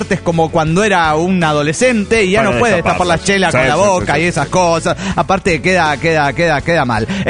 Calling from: Morelia, Michoacán, Mexico; de Morelia, Michoacán, México.

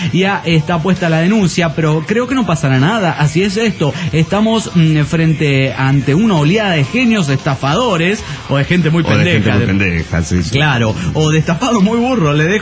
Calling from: Cuernavaca, Morelos, Mexico; de Cuernavaca, Morelos, México.

